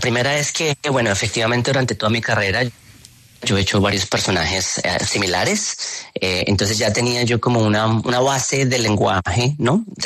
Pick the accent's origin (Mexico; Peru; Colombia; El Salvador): Colombia; de donde yo vengo, ¿no? De un barrio en formación y de las personas que están allí, mis padres, mis abuelos, mi familia, como queriendo salir adelante, ¿no? ¿Cómo salimos adelante? Que es esta gran meta que tenemos todos los colombianos